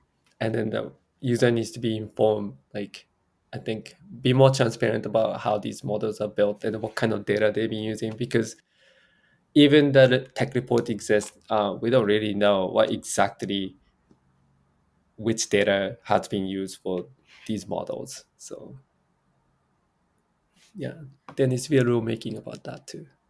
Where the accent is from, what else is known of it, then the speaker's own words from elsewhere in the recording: Japan; English is a second language; So I'm from Japan